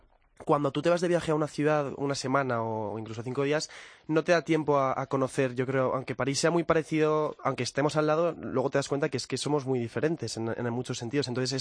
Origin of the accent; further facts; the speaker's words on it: Madrid, Community of Madrid, Spain; como yo soy de Madrid, siempre he estado en casa de mis padres.